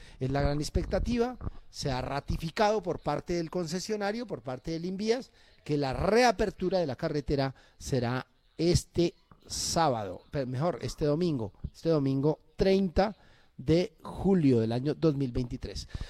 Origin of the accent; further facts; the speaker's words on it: Colombia; todos como buenos colombianos dejamos para última hora